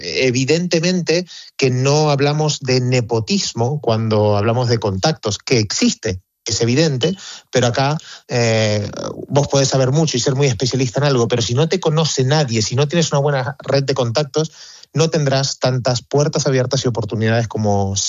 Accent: Argentina; moved away; also born or lived in Barcelona / Costa Rica / Indonesia; yo soy argentino, hace 22 años que vivo fuera de Argentina, entre medio he vivido en Barcelona, en Costa Rica, en Indonesia

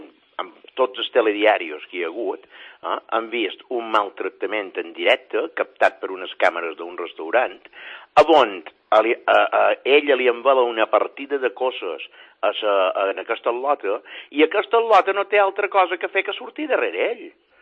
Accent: Balearic Islands, Spain; Els bitllets baratos som els menorquins i els ibicencs els que ens trobem.

